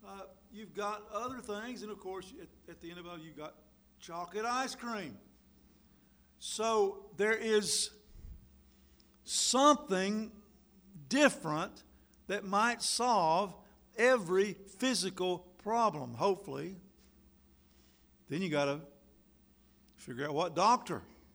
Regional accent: North Carolina, United States; Well, I know from growing up in North Carolina, and we had commercials

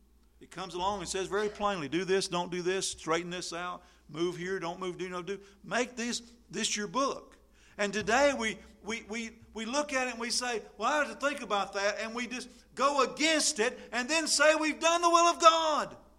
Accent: Tryon, North Carolina, United States; I'm from Tryon, North Carolina. I've never desired to revoke my birthplace. I mean, it's still a nice place. I'm still proud to be from there.

